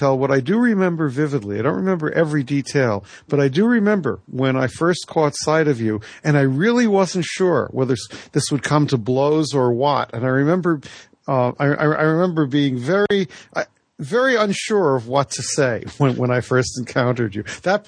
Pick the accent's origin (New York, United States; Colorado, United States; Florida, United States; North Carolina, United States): New York, United States; Brooklyn; now in Northern California, United States; Northern California since 1971, which is rather a long time. But the fact of it is, I still identify as a New Yorker and as a Brooklyn boy.